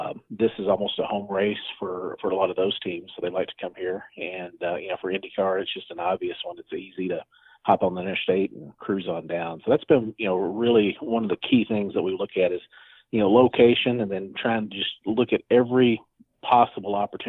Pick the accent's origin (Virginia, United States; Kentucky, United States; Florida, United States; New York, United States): Kentucky, United States; also born or lived in Chicago; So I grew up in Kentucky. I started my career promoting dirt track races